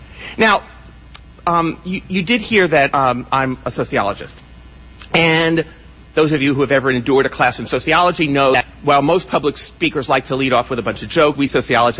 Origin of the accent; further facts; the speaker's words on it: San Francisco, California, United States; what was then my hometown newspaper, the San Francisco Chronicle